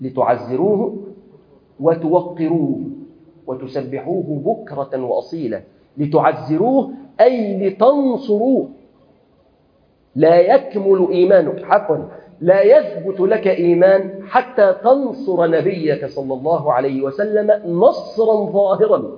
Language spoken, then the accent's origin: Arabic; Upper Egypt, Egypt; زي عندنا في الصعيد كده اللي هي فكره الثأر